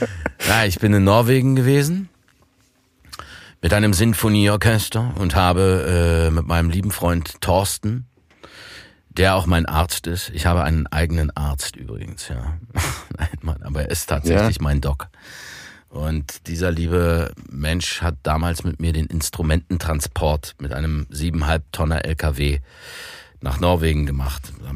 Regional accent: East Germany, Germany; Ich als Ossi.

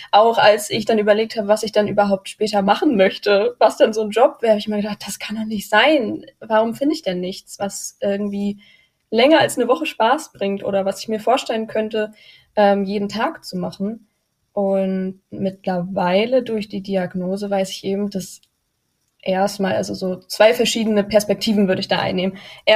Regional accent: Lübeck, Schleswig-Holstein, Germany; Ich komme aus Lübeck und bin Pferdewissenschaftlerin und Pferdetrainerin.

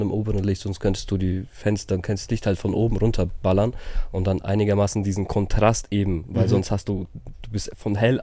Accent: Herzogenaurach, Bavaria, Germany; Es gibt so viele Menschen, die man bis jetzt getroffen hat, die fragen, wo kommst du her? Weißt du, aus welcher Ecke? Sagst du, aus Herzogenaurach?

